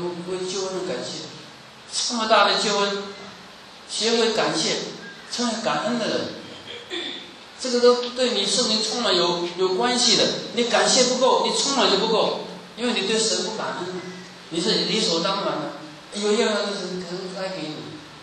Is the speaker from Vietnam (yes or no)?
no; China; now in United States; 因为我们东方人、中国人都很认真读书，操练我们的头脑